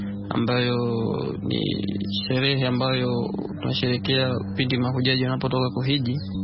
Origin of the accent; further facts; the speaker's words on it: Mwanza, Tanzania; natokea Mwanza, Tanzania.